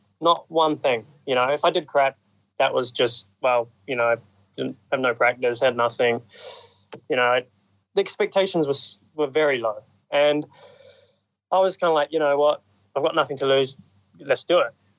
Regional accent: New Zealand; one of my best friends actually, Mitch Evans, you know, we grew up together in New Zealand.

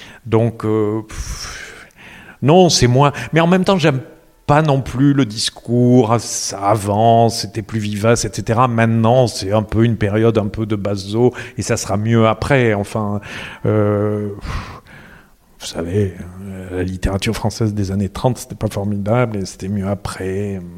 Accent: south of France, France; moi je venais du Midi où c'était de l'art roman pur, simple, sans chichi

